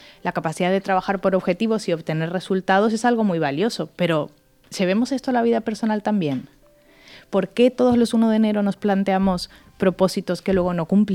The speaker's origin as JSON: {"language": "Spanish", "region": "Valencian Community", "country": "Spain", "said": "nosotros siendo valencianos, ¿no?, de origen y estando algunos de nosotros físicamente aquí"}